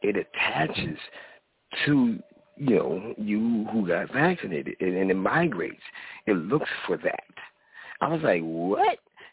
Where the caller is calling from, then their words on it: Philadelphia, Pennsylvania, United States; Hey, I'm calling from Philly.